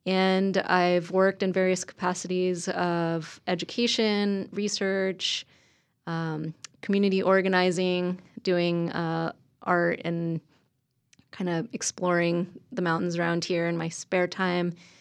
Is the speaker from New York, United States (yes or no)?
yes; New York, United States; Well, I grew up in New York State. I like to say same latitude, different attitude.